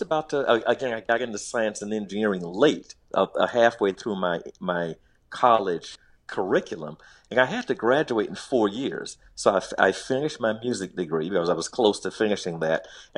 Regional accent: Miami, Florida, United States; As you said, the schools were segregated up through ninth grade for me, even though I grew up in modern

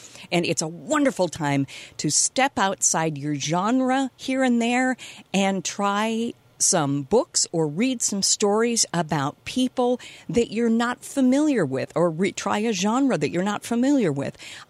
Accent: Rochester, New York, United States; In my community growing up in Rochester, I wasn't hearing, you know, any real negativity.

